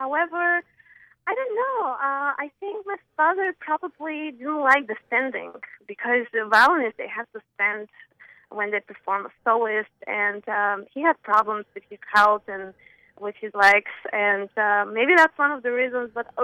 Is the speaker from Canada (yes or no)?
no; Bulgaria; Well, I was born and raised in Bulgaria. That's my home country.